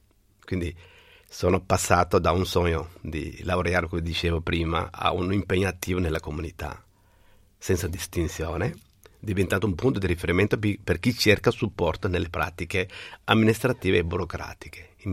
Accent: Somalia; now in Italy; da ragazzino in Somalia ho cominciato già i miei connazionali che di dare una mano, e poi sono arrivato

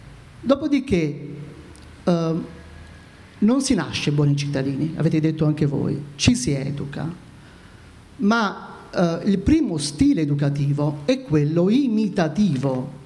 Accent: Basilicata, Italy; vengo dalla Basilicata.

